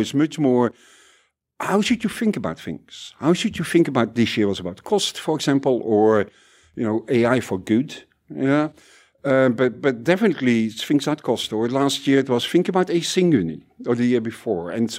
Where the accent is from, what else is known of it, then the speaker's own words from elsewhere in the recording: Netherlands; And also, I'm Dutch